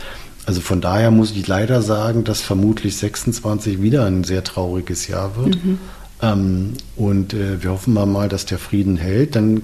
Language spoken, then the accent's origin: German; Berlin, Germany; Wir beide als Berliner